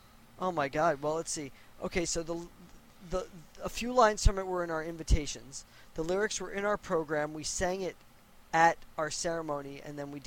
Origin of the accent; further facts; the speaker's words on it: New York, United States; When you're a kid growing up on Long Island and every single one of your friends is having a bar or bat mitzvah.